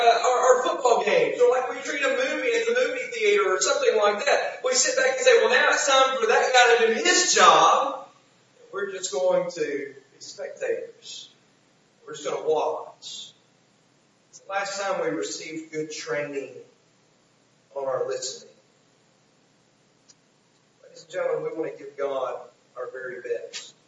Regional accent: Alabama, United States; because I am an Alabama fan, because I am from Alabama, right?

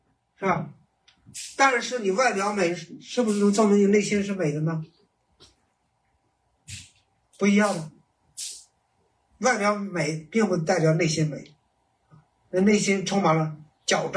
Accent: China; 我们中国人有句话，睁着眼说瞎话

